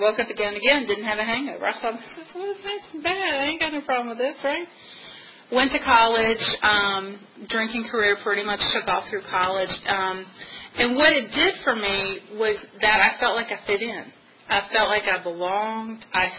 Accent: Richmond, Virginia, United States; As Billy said, I was born and raised in Richmond. I don't know if you've ever been there or been around, but I grew up in Lakeside, which is a little teeny tiny part of Richmond.

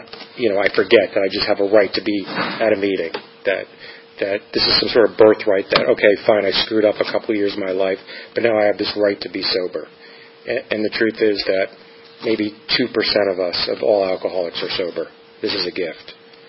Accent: New York, United States; also born or lived in New Jersey; I grew up in New York and New Jersey, nice Jewish family

